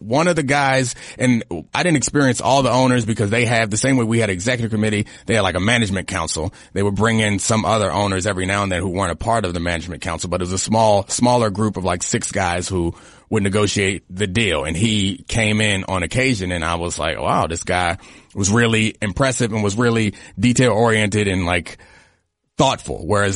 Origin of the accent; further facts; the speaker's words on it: Baltimore, Maryland, United States; I grew up in Baltimore and like played football